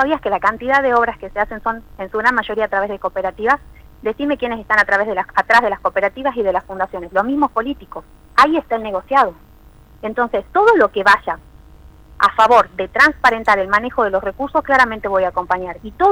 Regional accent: Argentina

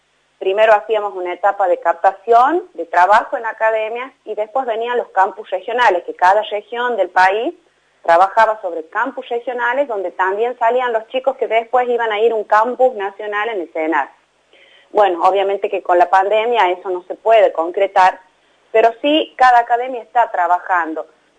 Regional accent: La Rioja, Argentina; yo soy de La Rioja, trabajo en el CEF, un club muy conocido acá en el NOA.

